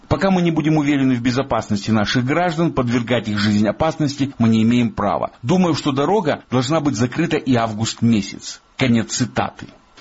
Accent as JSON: {"language": "Russian", "region": "Karachay-Cherkessia", "country": "Russia", "said": "Например, я из Карачаева-Черкесии."}